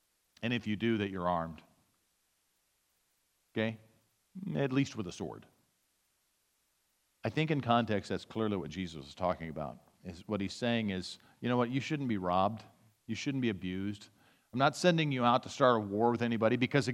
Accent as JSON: {"language": "English", "country": "United States", "said": "I think the Second Amendment is great, as you know, as American"}